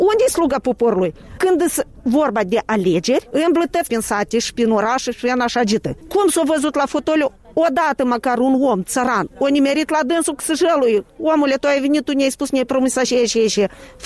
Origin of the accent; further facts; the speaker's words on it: Moldova; Noi suntem moldoveni din talpă și moldoveni am fost tot timpul.